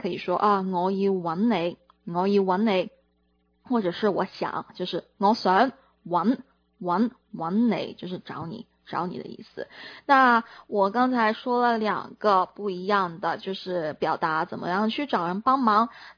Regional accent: Hong Kong; 因为我在香港长大，所以呢我就会说啊，我有嘢要揾你。

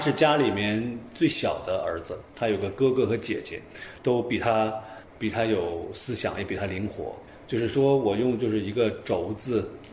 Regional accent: Harbin, Heilongjiang, China; 我就是哈尔滨人、对，这个戏讲的就是我们哈尔滨、

